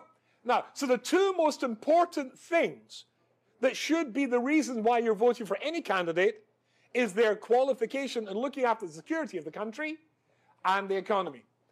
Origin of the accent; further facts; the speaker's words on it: Scotland, United Kingdom; No, I'm completely Scottish.